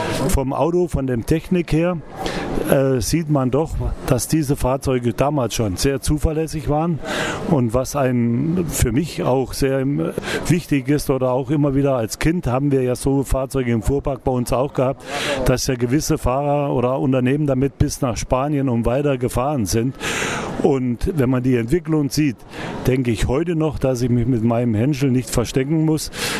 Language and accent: German; Hesse, Germany; ich komme aus Nordhessen